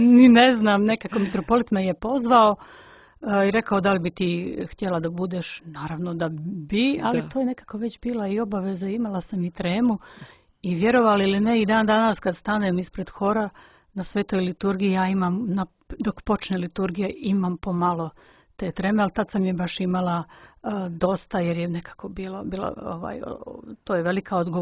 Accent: Montenegro; prvi hor koji je osnovan u tom obnavljanju duhovnog života kod nas u Crnoj Gori.

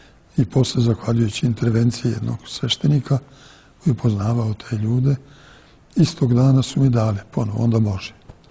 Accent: Vojvodina, Serbia; pogotovo sam kao mali gimnazista u Somborskoj gimnaziji raspuste provodio u manastirima našim, najpre ovde u rodnoj Bačkoj, u manastiru Bođanima, kasnije na Fruškoj gori.

